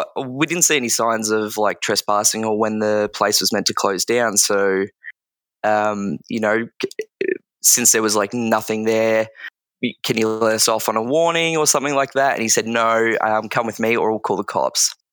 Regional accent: Bendigo, Victoria, Australia; I'm from Bendigo.

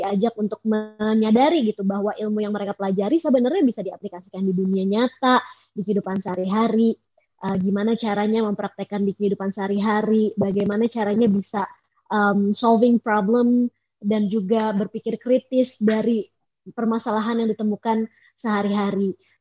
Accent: Indonesia; also born or lived in United States; aku dari TK sampai S1 kan di Indonesia, di sekolah sekolah nasional, maksudnya bukan sekolah internasional gitu ya, sekolah reguler biasa, terus kemudian merasakan S2 di Amerika Serikat.

